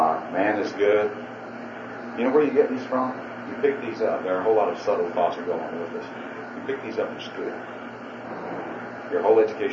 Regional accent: Tennessee, United States; Because of where I grew up in East Tennessee.

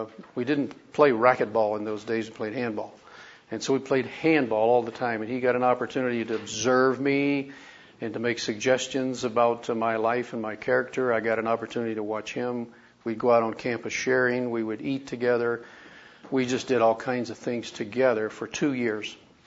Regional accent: Boise, Idaho, United States; from Boise, Idaho.

